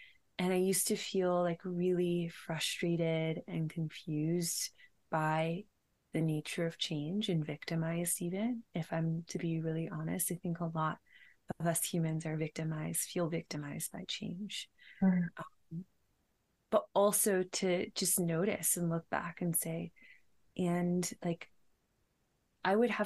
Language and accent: English; Memphis, Tennessee, United States; also born or lived in Knoxville; Well, yeah. So I grew up in Memphis, Tennessee. So I'm actually from the Mississippi River, like that area, right where Tennessee and Mississippi touch.